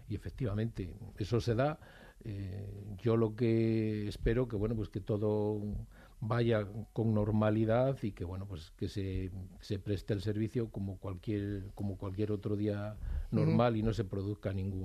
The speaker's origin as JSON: {"language": "Spanish", "region": "Castile and León", "country": "Spain", "said": "no soy de Madrid, yo soy de un pueblo de Zamora, donde están inhumados mis padres."}